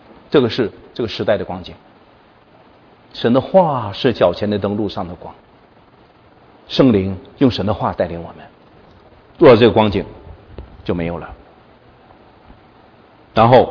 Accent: China; now in Canada; 只有我一个中国人

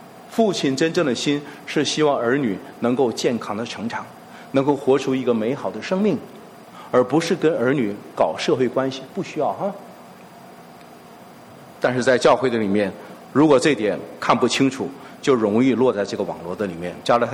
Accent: China; 这是我们中国人非常弱的一个地方，爱真理的心，走天国道路的心。

